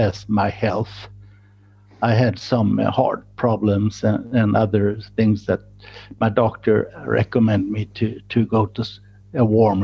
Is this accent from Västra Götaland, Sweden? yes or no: yes; Gothenburg, Västra Götaland, Sweden; English is a second language; Yeah, I was born and raised in Gothenburg, Sweden. In Swedish, we would say Göteborg. And there I have three brothers and a very faithful father and mother.